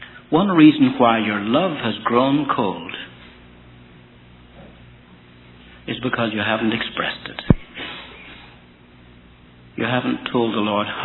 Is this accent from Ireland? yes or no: yes; Ireland; now in United States; I was born and raised in Ireland, where the national beverage is hot tea.